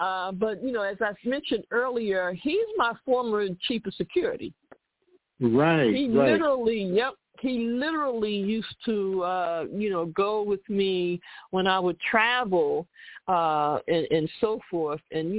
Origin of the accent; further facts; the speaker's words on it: Philadelphia, Pennsylvania, United States; You know, like, hey, I'm from Philly.